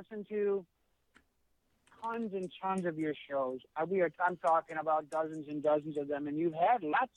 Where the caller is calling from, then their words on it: Orange, California, United States; Oh, it's Orange, California.